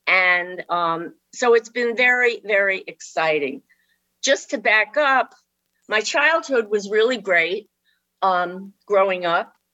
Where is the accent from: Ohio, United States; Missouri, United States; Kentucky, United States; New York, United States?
New York, United States; I grew up in the New York area in Westchester County and went to school in Westchester County.